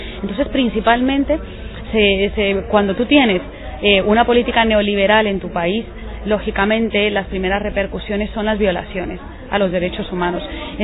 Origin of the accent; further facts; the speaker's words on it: Guatemala; now in Spain; lo que estamos haciendo como guatemaltecas en España